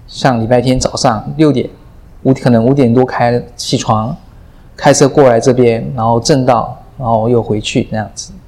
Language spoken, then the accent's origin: Chinese; Hong Kong; moved away as an adult; also born or lived in Taiwan; now in United States; 我是在台湾出生，中学时候就搬到香港去住，在香港长大。在我小的时候，20岁之前，我的北方就可能就是深圳跟广州而已。